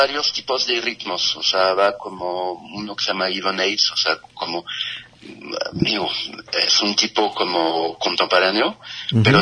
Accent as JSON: {"language": "Spanish", "town": "Paris", "region": "Île-de-France", "country": "France", "second_language": "Spanish", "lives_now": "Guadalajara, Mexico", "said": "Sí, soy parisino, sí."}